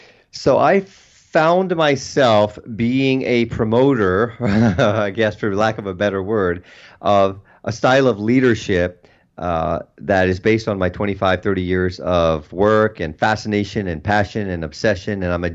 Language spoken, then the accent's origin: English; India; now in Washington, D.C., United States; from an Indian kid, moved to Washington, D.C., became an engineer, because you only have two choices as an Indian kid, right?